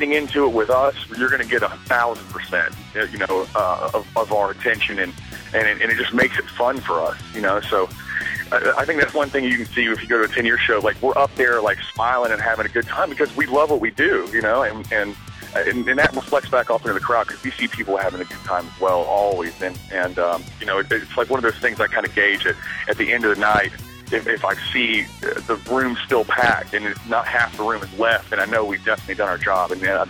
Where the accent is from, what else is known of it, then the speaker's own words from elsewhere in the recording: Knoxville, Tennessee, United States; like my hometown Knoxville, like we don't get a ton of shows.